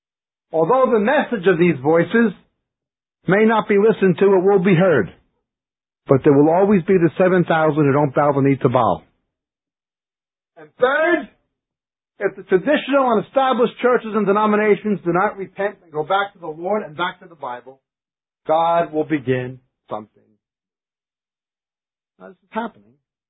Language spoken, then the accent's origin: English; New York, United States; born there; My family were from England, but I was born in New York, and my wife and kids are Israeli.